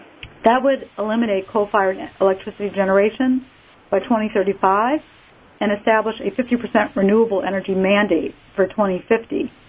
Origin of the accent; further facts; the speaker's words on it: New Orleans, Louisiana, United States; Some of the places that received awards are New Orleans, my hometown, New York State, Springfield, Massachusetts, and California.